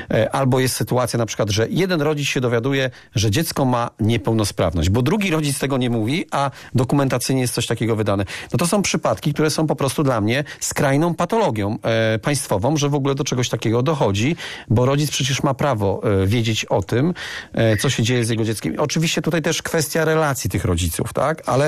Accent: Wałcz, West Pomeranian Voivodeship, Poland; bo ja pochodzę z Wałcza.

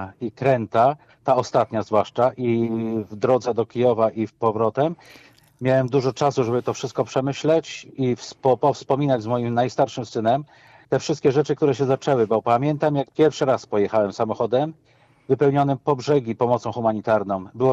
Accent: Poznań, Greater Poland Voivodeship, Poland; Ale ja tam się wprowadziłem. Ja jestem z Poznania. Poznanie jest krwi i kości.

